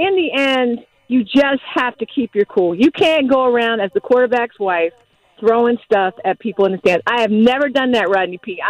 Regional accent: Philadelphia, Pennsylvania, United States; we got all these tickets for my relatives because I'm from Philly

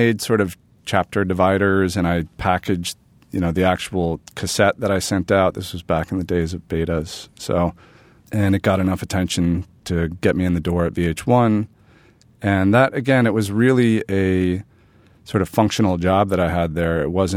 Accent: New York, United States; now in Brooklyn, United States; I grew up in Manhattan.

